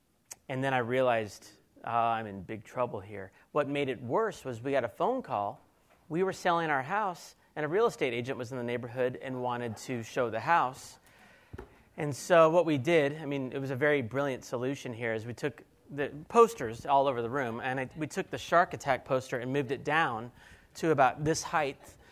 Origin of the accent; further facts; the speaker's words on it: Kansas City, United States; I grew up in Kansas City, and I'm still happy about the Chiefs.